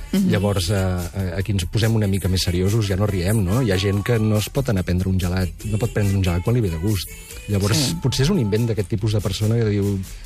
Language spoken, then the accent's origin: Catalan; Begur, Catalonia, Spain; Com diem a Begú, al meu poble